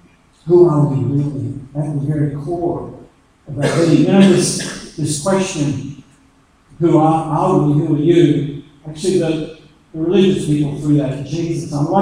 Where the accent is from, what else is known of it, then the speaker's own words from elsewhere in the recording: Australia; I'm actually an Australian Catholic. I'm not a Catholic Australian. I'm an Australian Catholic.